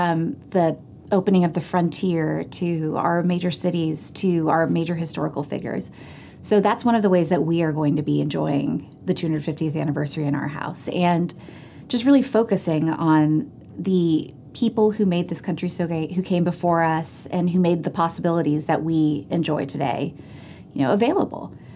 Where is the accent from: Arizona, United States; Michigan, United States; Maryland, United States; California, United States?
California, United States; I grew up in California. I went to college in New England. I've lived all over the country over the course of my now 40 years.